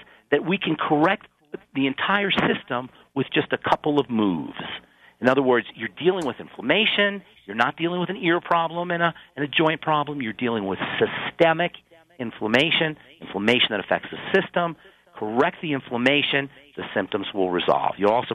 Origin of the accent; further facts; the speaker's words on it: New Jersey, United States; I'm from New Jersey, too, by the way, Steve.